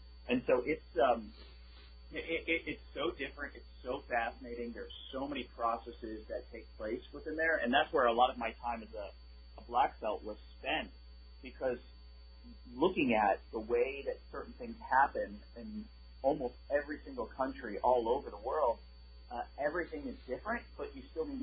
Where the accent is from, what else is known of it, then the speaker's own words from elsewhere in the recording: Clearwater, Florida, United States; I'm from Tampa. I'm actually from Clearwater originally, so I boomeranged myself back here after a couple of years.